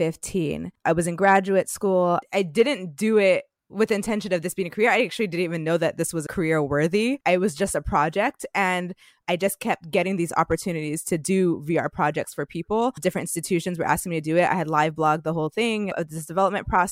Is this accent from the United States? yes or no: yes; San Jose, California, United States; When I moved back to Silicon Valley, because I'm from San Jose